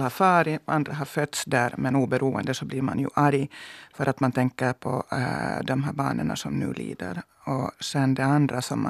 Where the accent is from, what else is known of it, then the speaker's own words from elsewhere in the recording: Finland; Så, man blir ju arg så där som liksom finsk medborgare och kvinna.